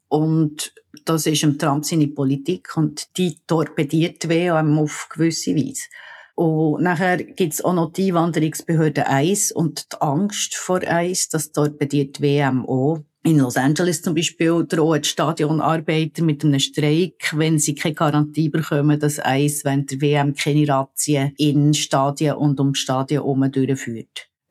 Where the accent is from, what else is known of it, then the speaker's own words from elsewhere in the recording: Switzerland; now in United States; Übrigens werde ich hier als Schweizerin in den USA gelegentlich auf das angesprochen